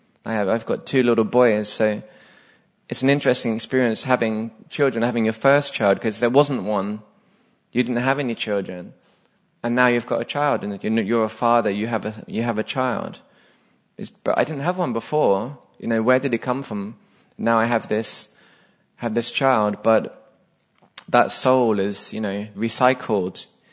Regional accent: England, United Kingdom; I'm a man, or I'm white, or I'm English, in my instance

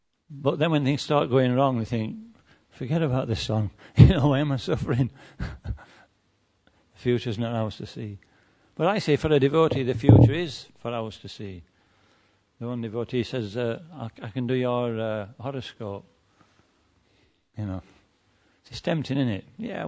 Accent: Yorkshire and the Humber, United Kingdom; because I'm a Yorkshireman

